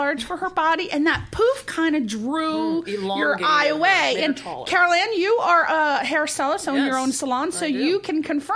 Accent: Connecticut, United States; I'm from the East Coast, Connecticut, uh-huh. right? People on the East Coast are more high energy.

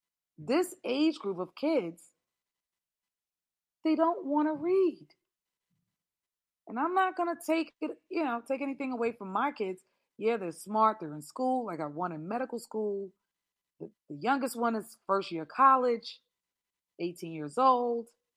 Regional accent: United States; born there; My mother is, but I'm not. I was born in America.

